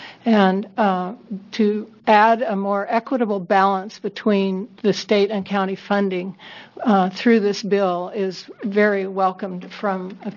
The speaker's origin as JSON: {"language": "English", "town": "Eugene", "region": "Oregon", "country": "United States", "said": "I'm from Eugene, Oregon."}